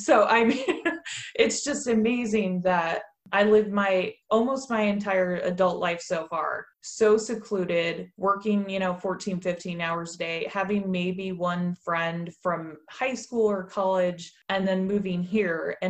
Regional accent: Colorado, United States; I come from Colorado, which of course everyone loves.

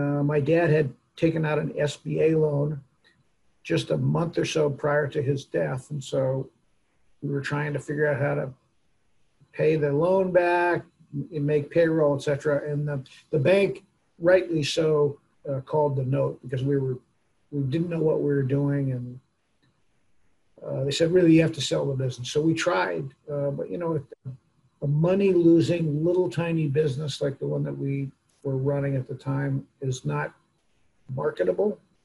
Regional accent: Portland, Oregon, United States; also born or lived in Tucson, United States; And so I was born in Tucson and moved to Portland.

